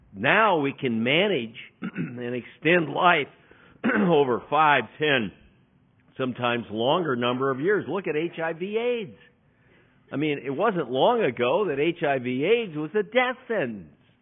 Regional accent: Missouri, United States; I'm from Missouri. We just had this big tornado out in Joplin, Missouri, killed 120 people.

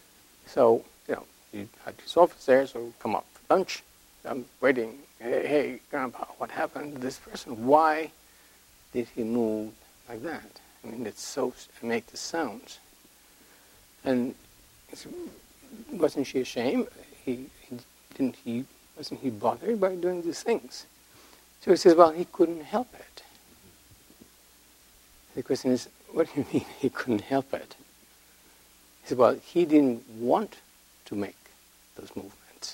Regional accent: Bogotá, Colombia; moved away as an adult; now in United States; Yes, well, I was born in Bogota, in Colombia. I studied high school, and I did medicine there, and then came to the States about 45 years ago.

